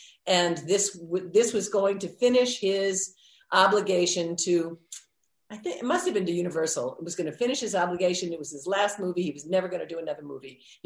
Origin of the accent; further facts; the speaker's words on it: Manhattan, New York, United States; I mean, I was raised in Manhattan with concrete and cement. That, you know, that was my life, concrete and cement.